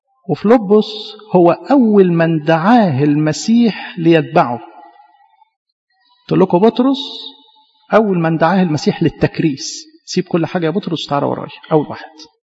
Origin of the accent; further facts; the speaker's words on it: Egypt; لينا كمصريين